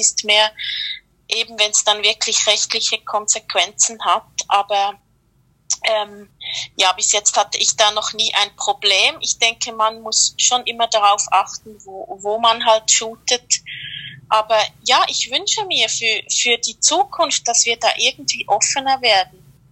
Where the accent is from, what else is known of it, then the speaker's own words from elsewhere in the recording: Switzerland; also ich komme aus der Schweiz